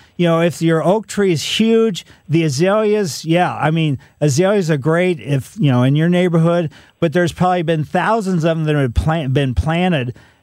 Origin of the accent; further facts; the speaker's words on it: Ellisville, United States; growing up in Ellisville, the houses built in the 50s, they all had Pfizer's in front of them.